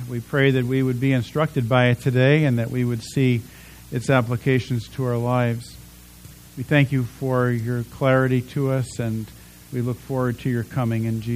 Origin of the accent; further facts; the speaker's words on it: East Coast, United States; I grew up on the East Coast, and not only do you get the Christian holidays off, you get the Jewish holidays off, and you go to school until the end of June as a result of that.